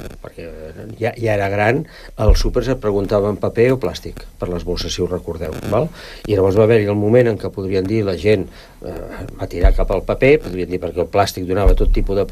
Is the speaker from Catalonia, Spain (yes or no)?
yes; Sant Cugat del Vallès, Catalonia, Spain; Jo sóc de Mirassol i reivindico lo de Mirassol